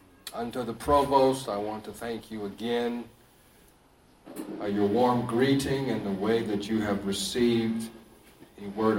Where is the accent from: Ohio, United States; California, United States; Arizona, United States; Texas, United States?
California, United States; I'm from California, but it's the welcoming of the gospel.